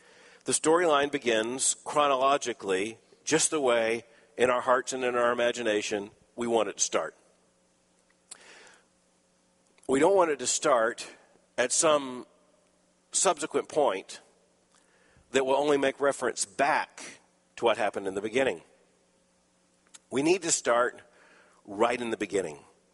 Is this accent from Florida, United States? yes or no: yes; Lakeland, Florida, United States; born there; Well, I was born in Lakeland, Florida, October the 19th, 1959.